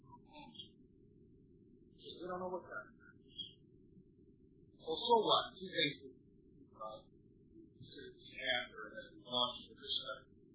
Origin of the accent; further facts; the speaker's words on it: East Rockford, Michigan, United States; I grew up in East Rockford, Michigan. Alias Muskrat Plants. And that's where God had me grow up.